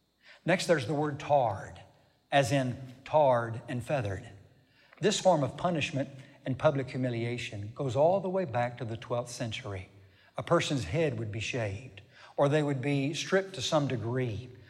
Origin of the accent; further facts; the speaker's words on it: Texas, United States; Now, I was born and raised in Texas, so you can imagine what comes to my mind when I hear the word barbed.